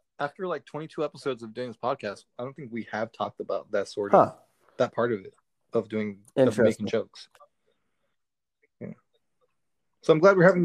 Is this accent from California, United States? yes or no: yes; Highland Park, California, United States; And I grew up in Highland Park before it became like super gentrified. So it was a bunch of Latino people.